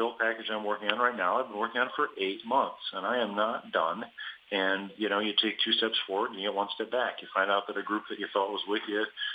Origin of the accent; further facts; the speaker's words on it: Grand Rapids, Michigan, United States; in my hometown of Grand Rapids.